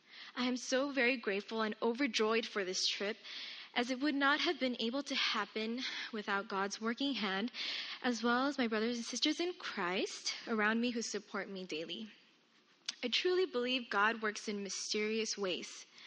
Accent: Gardena, California, United States; For those of you who do not know me, I'm a nurse from Gardena.

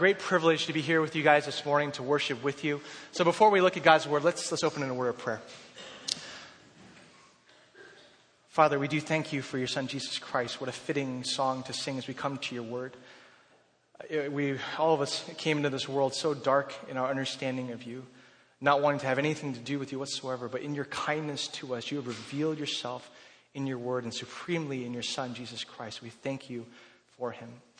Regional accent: California, United States; This is our first Thanksgiving here in Southern California. We're both from Northern California.

